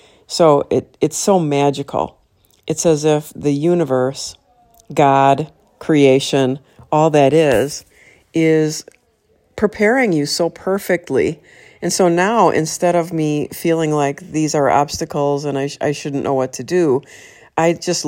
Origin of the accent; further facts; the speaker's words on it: Wisconsin, United States; I'm from Wisconsin.